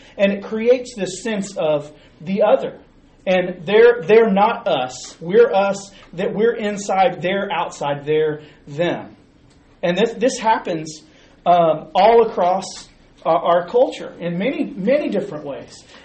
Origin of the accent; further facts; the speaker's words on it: Fort Worth, Texas, United States; I grew up in Fort Worth. I went to Fort Worth Christian. I was a Fort Worth Christian Cardinal.